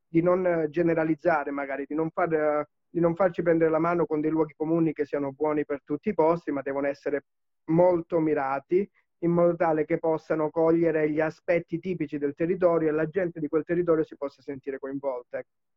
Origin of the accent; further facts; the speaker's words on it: Catanzaro, Calabria, Italy; Io sono di Catanzaro, con Catanzaro Lido sono sullo Ionio.